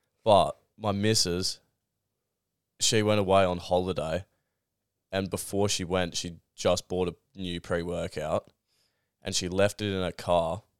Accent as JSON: {"language": "English", "country": "Australia", "said": "When was Australia founded? We probably should know that, being Australian."}